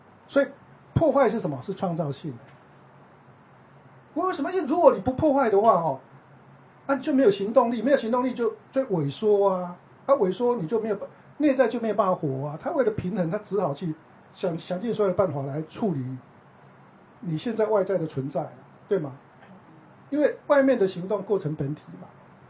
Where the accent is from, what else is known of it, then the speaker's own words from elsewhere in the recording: China; now in United States; 所以你看，我们中国人，我记得刚来美国的时候，我的英文老师就问我说：“哎，你们中国人为什么要存钱呢？”